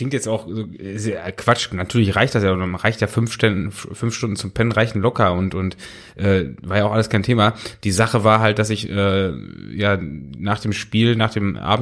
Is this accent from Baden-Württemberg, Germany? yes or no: no; Dortmund, North Rhine-Westphalia, Germany; Ich bin aus Dortmund.